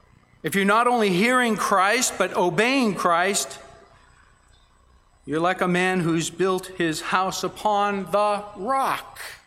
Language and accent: English; Boston, Massachusetts, United States; now I grew up in the Boston area, and I've been through Boston. I used to know the streets of Boston.